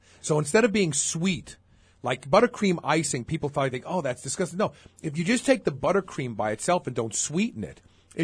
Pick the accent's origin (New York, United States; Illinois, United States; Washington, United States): New York, United States; You know, I'm from New York. I can get behind a New York team, of course.